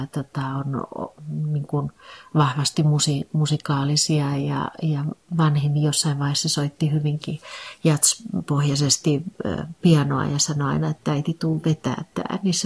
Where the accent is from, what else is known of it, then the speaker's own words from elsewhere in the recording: Rääkkylä, North Karelia, Finland; born there; also born or lived in Sysmä; now in Helsinki, Finland; Tosiaan mä oon syntynyt Rääkkylässä. Ja mun isä on Ruskealasta, eli rajan tuolta puolen.